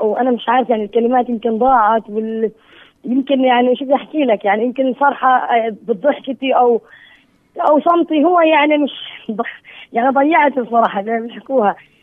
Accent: Palestine; احنا شعب فلسطيني

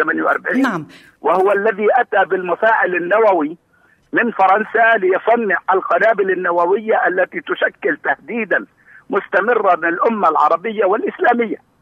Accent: Palestine; أنا واحد فلسطيني،

